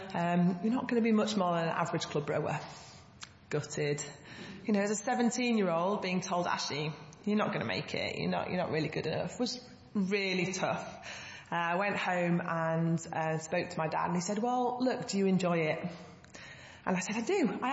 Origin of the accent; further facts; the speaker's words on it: Yorkshire and the Humber, United Kingdom; because I grew up in Yorkshire. Yorkshire's not renowned for its long straight rivers.